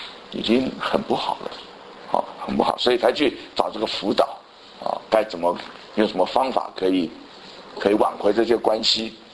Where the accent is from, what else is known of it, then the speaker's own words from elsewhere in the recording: China; 我们中国人都有那种传统的观念嘛，父母最大。